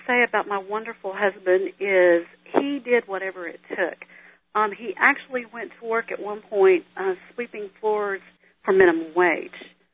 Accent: Odessa, Texas, United States; Well, I grew up out in West Texas in the big city of Odessa in Midland

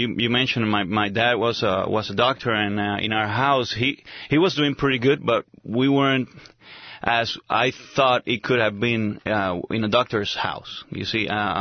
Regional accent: Puerto Rico; also born or lived in Spain; you can notice by my accent already, I was born in Spain, and I grew up in Puerto Rico, which is my home of my parents. So we lived there for a long time in my life, and grew up in church

